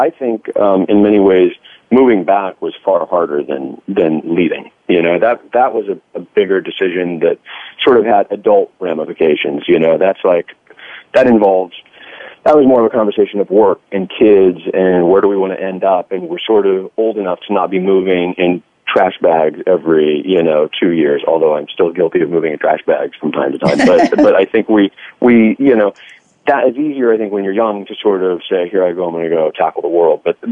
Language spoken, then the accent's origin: English; Kearney, Nebraska, United States; I mean, growing up in Kearney, which is a small 30,000 person town, college town.